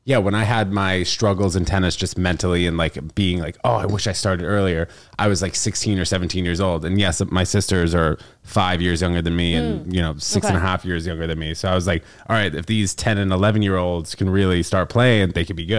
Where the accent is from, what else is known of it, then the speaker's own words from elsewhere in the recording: New York City, New York, United States; because I grew up in New York City, that didn't exist.